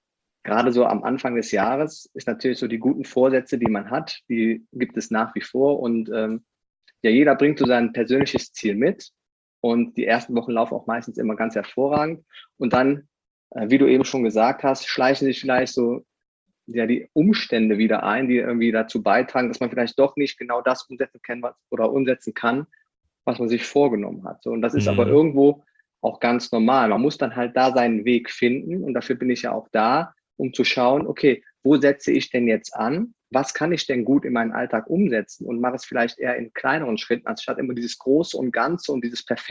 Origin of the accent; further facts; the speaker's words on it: Aachen, North Rhine-Westphalia, Germany; Also ich komme aus Aachen. Also meine Verwandtschaft ist eigentlich aus Hannover, aber da habe ich selber nie gelebt.